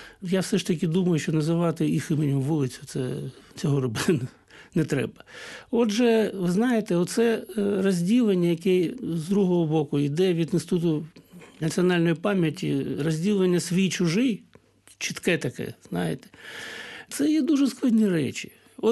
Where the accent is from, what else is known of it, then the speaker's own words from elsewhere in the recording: Kharkiv, Kharkiv Oblast, Ukraine; І коли в моєму рідному Харкові